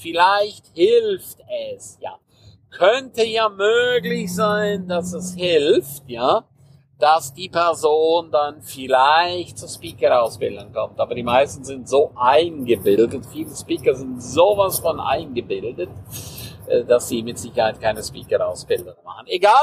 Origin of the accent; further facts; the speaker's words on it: Switzerland; accent: Swiss German; Auch ich habe einen Schweizer Dialekt. Wenn ich aber spreche, dann spreche ich Hochdeutsch.